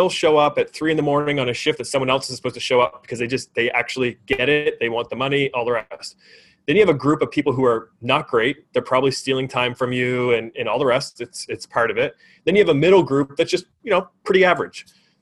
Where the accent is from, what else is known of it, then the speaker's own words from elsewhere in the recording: Canada; Like, I'm Canadian.